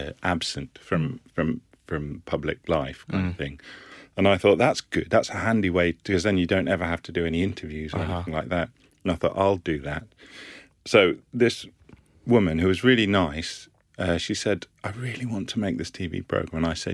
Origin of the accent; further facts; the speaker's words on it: Leicester, East Midlands, United Kingdom; also born or lived in Glasgow; now in Brighton, United Kingdom; My parents aren't from there. They lived there for a couple of years in the late 1960s and I was born. And then they left and I grew up in Leicester. And my parents are from the southeast. And now I live in Brighton.